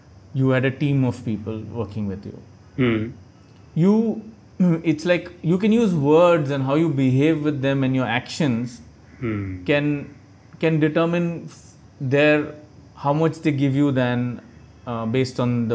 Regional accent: Tamil Nadu, India; I'm also from Tamil Nadu.

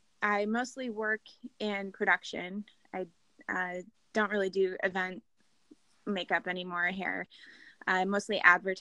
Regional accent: Indiana, United States; I grew up in Indiana in a really small town

